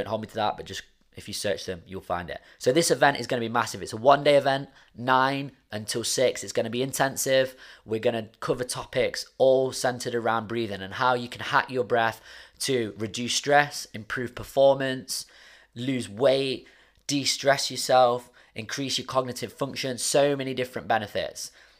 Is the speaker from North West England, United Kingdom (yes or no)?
no; Nottingham, East Midlands, United Kingdom; Jane is based here in my hometown of Nottingham in the UK.